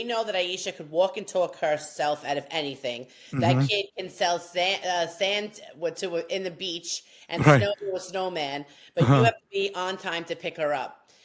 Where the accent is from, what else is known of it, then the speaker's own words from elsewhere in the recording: Gravesend, New York, United States; I grew up in Gravesend where I live, which was a very predominantly Italian neighborhood.